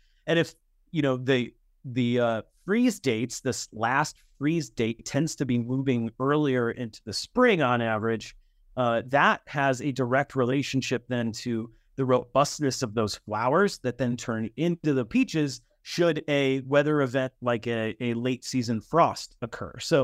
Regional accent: Illinois, United States; also born or lived in Iowa; I grew up in Illinois and in Iowa.

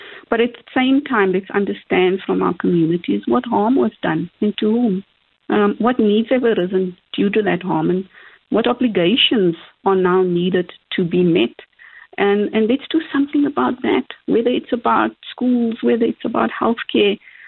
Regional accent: South Africa; I think that we as a South African society, 30 years into our democracy, I think it's fair that we review it.

